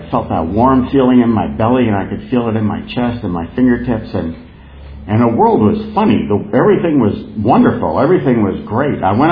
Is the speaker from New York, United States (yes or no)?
no; New Jersey, United States; I'm from Soprano land. I'm from the part of New Jersey that The Sopranos come from.